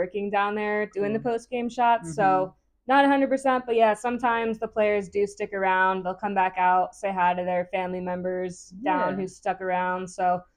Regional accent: Kentucky, United States; Well, I'm from Kentucky. So my first one was definitely with the Kentucky basketball team

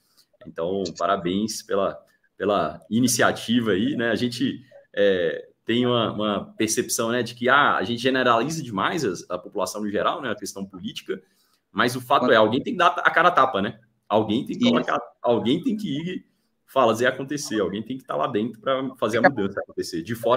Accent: Porteirinha, Minas Gerais, Brazil; Eu sou de Porteirinha, né? Porteirinha tem 30 mil habitantes.

